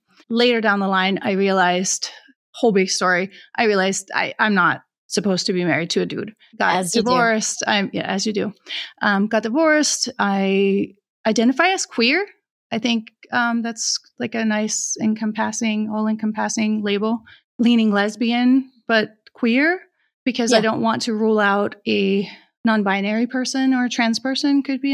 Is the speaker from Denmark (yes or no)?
yes; Denmark; moved away as an adult; now in United States; I grew up in Denmark, like I said, and then I wanted to escape my very small little island in a very small little country. I came to the States to be an au pair, a nanny.